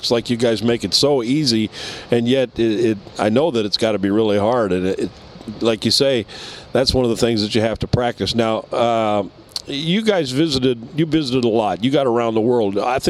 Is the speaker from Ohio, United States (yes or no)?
yes; Ohio, United States; when I was a young man, not knowing a whole lot about basketball growing up in Northwestern Ohio, the Globetrotters came to town.